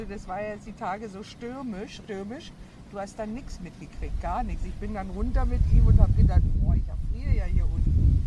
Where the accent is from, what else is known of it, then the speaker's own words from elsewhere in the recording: Berlin, Germany; also born or lived in Munich; mein Vorteil war, dass ich eben Berlinerin bin. Also auch wenn ich 16 Jahre jetzt in München war, aber ich bin halt Berlinerin